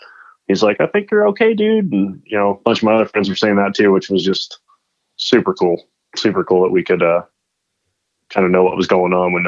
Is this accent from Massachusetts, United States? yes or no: yes; Plainville, Massachusetts, United States; now in Gardnerville, United States; So honestly, where I grew up in Massachusetts was called Plainville.